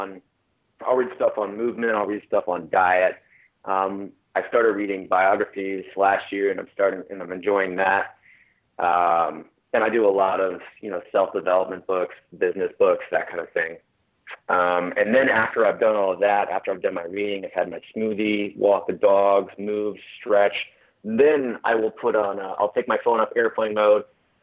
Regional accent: Cleveland, Ohio, United States; now in Texas, United States; Yeah, but I grew up in Cleveland, so I'm allowed to do that now, and I'm allowed to gripe about it because I grew up with that.

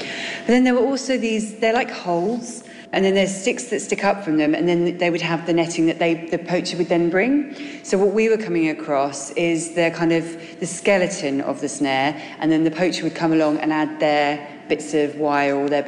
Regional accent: England, United Kingdom; Being English, we're like, yes, we can.

